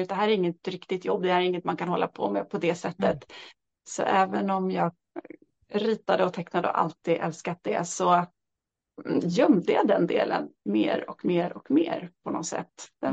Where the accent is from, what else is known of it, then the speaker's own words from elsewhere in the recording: Södertälje, Stockholm County, Sweden; var inte från en kulturarbetarfamilj, utan mamma jobbade som lärare och pappa jobbade på Scania, så att jag är uppvuxen i Södertälje då.